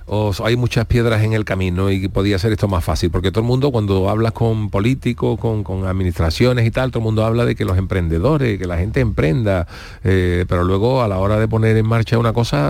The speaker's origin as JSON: {"language": "Spanish", "town": "Cádiz", "region": "Andalusia", "country": "Spain", "said": "Yo soy de Cádiz, vivo en el barrio de la Viña, que ya conocerá bien."}